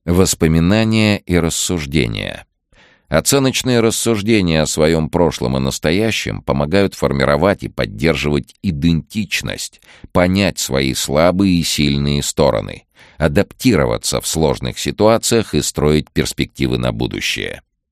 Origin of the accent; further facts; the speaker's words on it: Novosibirsk, Novosibirsk Oblast, Russia; Я вырос в Новосибирске, в Академгородке, в лесу на берегу Обского моря.